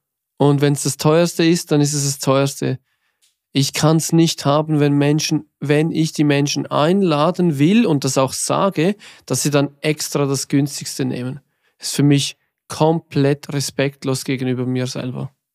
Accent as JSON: {"language": "German", "country": "Switzerland", "said": "weil ich bin ja Schweizer."}